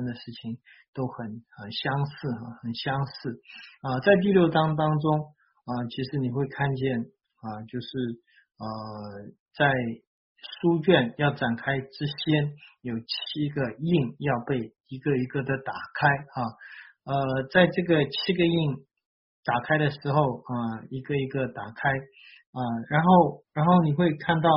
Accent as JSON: {"language": "Chinese", "region": "Shanghai", "country": "China", "said": "或者是说我们上海人还记得那个时候那个肝炎也其实过去也没有多久"}